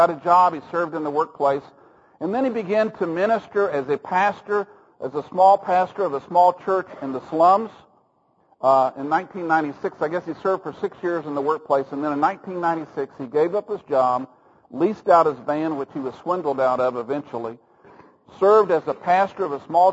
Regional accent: Oklahoma City, Oklahoma, United States; I'm from Oklahoma City, and he's from Kenya, and we've met in Amsterdam

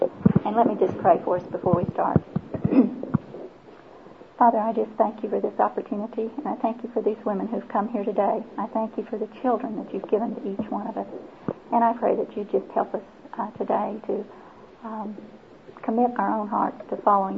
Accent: Oklahoma City, Oklahoma, United States; I'm from Oklahoma City, and I have four children.

